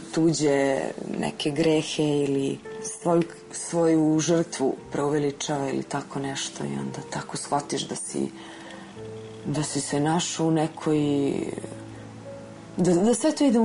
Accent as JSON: {"language": "Serbian", "country": "Serbia", "lives_now": "Zagreb, Croatia", "said": "došla da živim u Hrvatsku, u Zagreb, odredilo me u mnogo većoj meri nego što sam ikad mogla da pomislim."}